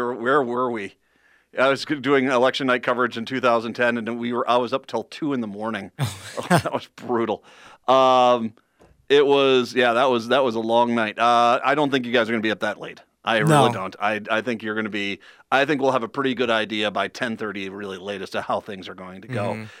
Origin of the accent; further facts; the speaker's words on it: Scotland, United Kingdom; As only a Scotsman can do an Italian accent, yes.